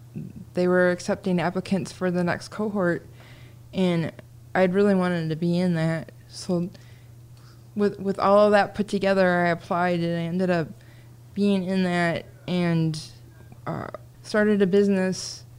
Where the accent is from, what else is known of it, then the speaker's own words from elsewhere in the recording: Oak Park, Michigan, United States; I grew up in the Detroit area in a suburb called Oak Park.